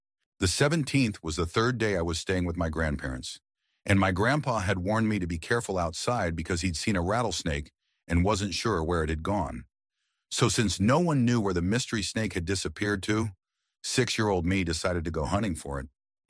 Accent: San Diego, California, United States; I was born in San Diego and lived in a poorer suburb of San Diego as a child.

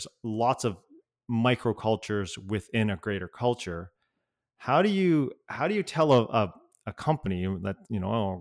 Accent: Canada; growing up as a Canadian, but with Hong Kong parents and lots of family from Asia

